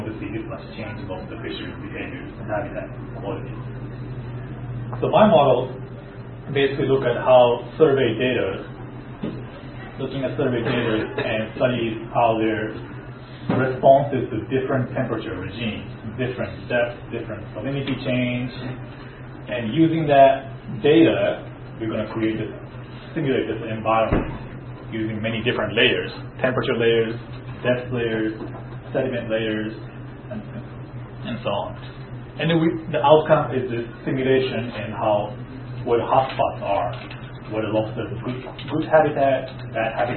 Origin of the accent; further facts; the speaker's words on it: Japan; English is a second language; now in United States; I am a third-year PhD student in Yongchang Lab. I am originally from Japan, but I came to University of Maine